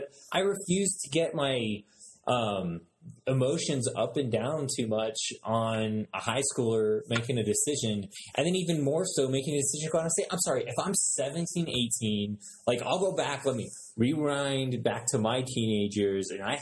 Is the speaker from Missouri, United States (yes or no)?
no; Virginia, United States; I grew up in Virginia.